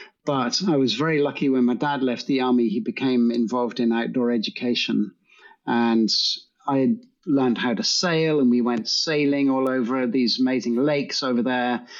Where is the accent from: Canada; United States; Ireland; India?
Ireland; also born or lived in Brunei; So we moved back to Ireland when I was about six. My father was in the British Army and I was born in Brunei, near to where orangutans live.